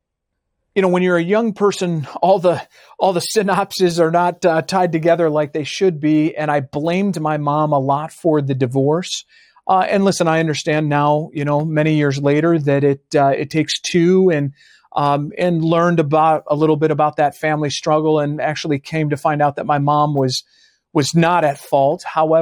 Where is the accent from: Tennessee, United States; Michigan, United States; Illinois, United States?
Illinois, United States; Chicago; I grew up in the Chicago area.